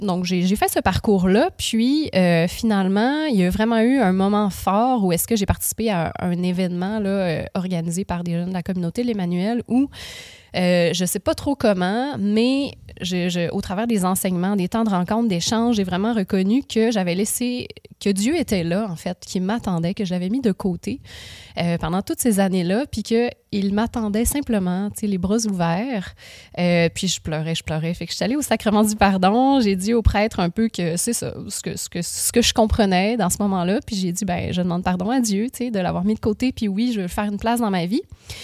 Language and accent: French; Quebec, Canada; now in Quebec City, Canada; moi, je viens de la campagne, je viens du Lac-Saint-Jean, un petit village, et puis je suis déménagée à Québec pour venir au cégep